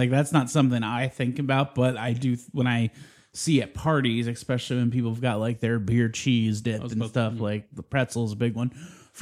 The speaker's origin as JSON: {"language": "English", "region": "East Coast", "country": "United States", "tie": "born or raised there", "said": "Growing up on the East Coast, cannolis were everywhere at every grocery store."}